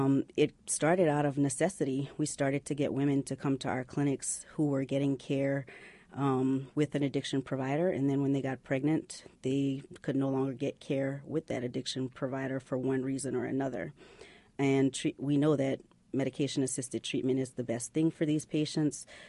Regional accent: Louisiana, United States; now in Indiana, United States; the day that I moved to Indiana. I'm from Louisiana, and I'd done my residency in Louisiana.

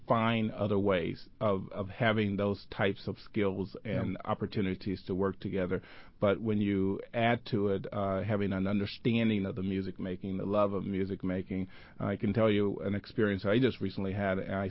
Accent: Greenville, Mississippi, United States; because I grew up in Greenville, Mississippi.

